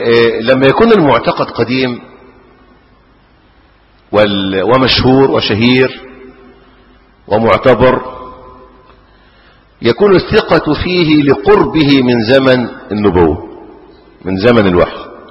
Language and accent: Arabic; Egypt; طبعا احنا عندنا في مصر الآن أكثر من بلدة يقال لها طحا.